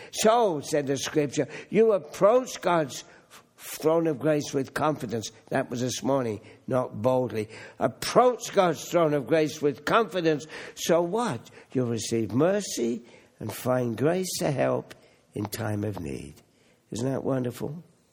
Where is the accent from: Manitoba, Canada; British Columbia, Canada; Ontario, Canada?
Ontario, Canada; Hamilton; I come from Hamilton